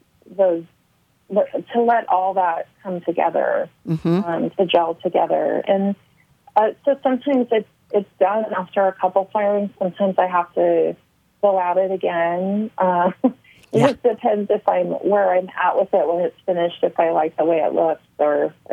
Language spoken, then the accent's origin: English; Topanga, California, United States; I did grow up in Topanga Canyon, which is in Southern California. It's known for being very hippy-dippy, really, you know, it was a really neat childhood.